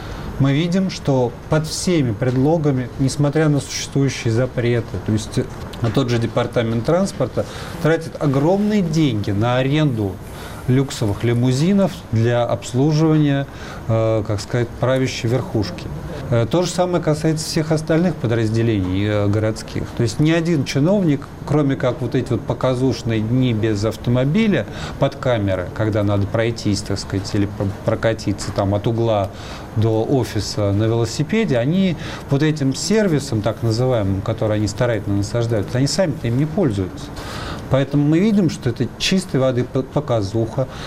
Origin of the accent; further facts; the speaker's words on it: Moscow, Russia; я тоже являюсь коренным москвичом. В общем, много поколений моих предков живут в Москве, в центре Москвы. То есть мы жили раньше на Большой Дмитровке, потом в силу разных причин, когда потребовалось, так сказать, нас переселили, нам удалось переселиться здесь по соседству